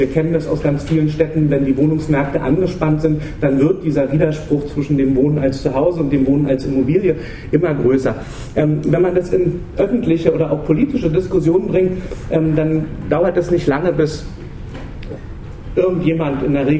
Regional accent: Berlin, Germany; Ich klinge ganz deutlich so, als komme ich nicht hier aus der Region. Und das stimmt auch. Bin in Berlin groß geworden, arbeite in Berlin, bin in Berlin in wohnungspolitischen Initiativen aktiv

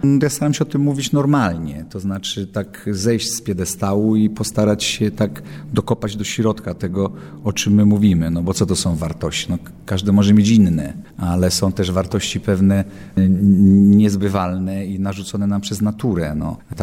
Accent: Niewiadów, Łódź Voivodeship, Poland; jestem chłopcem z małej miejscowości Niewiadów. To jest taka miejscowość mała pod Tomaszowem Mazowieckim.

